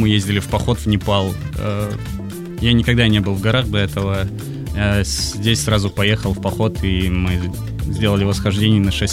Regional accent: Tulun, Irkutsk Oblast, Russia; сам я родом из Иркутской области, из небольшого города, Тулуна. Вот в старших классах я учился в Иркутске 3 года в довольно сильной гимназии физико-математической.

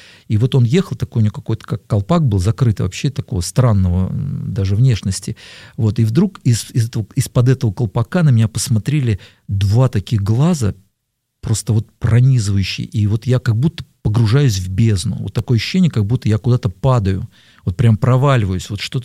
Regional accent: Moscow, Russia; бабушка еще моя переехала вот, в 30-е годы. Вот, я поэтому такой коренной москвич.

